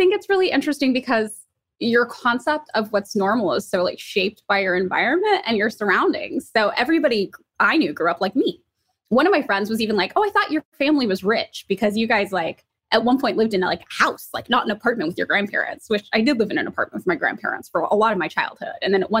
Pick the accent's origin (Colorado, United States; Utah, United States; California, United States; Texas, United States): California, United States; Fresno; But yeah, I am from Fresno, California. And when you tell people you're from Fresno, California, they usually respond by saying, I'm sorry.